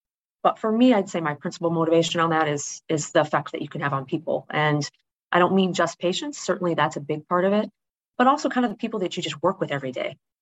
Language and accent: English; Wisconsin, United States; moved away as an adult; now in Indianapolis, United States; So I chose Indy just because it was relatively close to home growing up in Wisconsin, and packed a truck literally and moved to go be a rep.